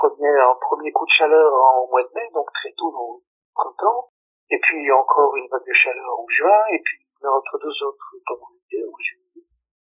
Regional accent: Briançon, Provence-Alpes-Côte d'Azur, France; born there; On vit à Briançon. Comme moi, je suis né à Briançon

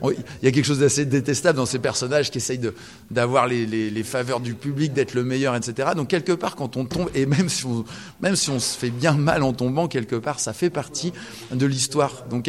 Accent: Lyon, Auvergne-Rhône-Alpes, France; born there; c'est aussi nos origines. On est nés à Lyon tous les deux.

